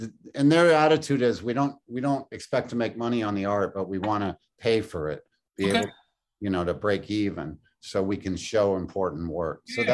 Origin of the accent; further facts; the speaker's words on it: Indiana, United States; born there; also born or lived in Washington, D.C. / Wisconsin; now in New York, United States; No, I was born in Indiana, moved to DC, Wisconsin, lived in New York most of my life.